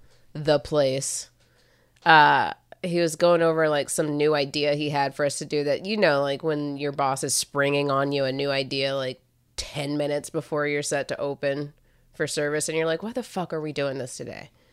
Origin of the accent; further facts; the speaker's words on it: East Coast, United States; so I don't really give a shit if she cares I'm from the East Coast.